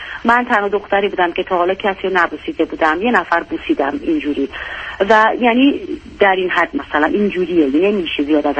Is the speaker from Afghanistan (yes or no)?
no; Iran; ما ایرانی هستیم